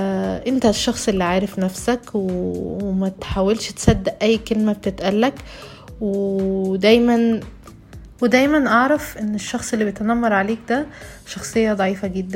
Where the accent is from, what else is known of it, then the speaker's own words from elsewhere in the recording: Egypt; accent: Egyptian; Arabic is a second language; بقيت اتكلم سعودي، ما بقيتش عايز اتكلم مصري، بقيت اتكسف، ما بقيتش احب ان انا مصرية